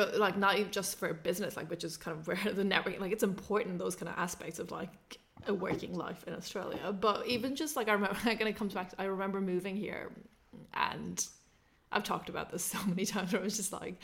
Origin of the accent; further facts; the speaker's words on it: Ireland; moved away; But, like, I grew up in Ireland.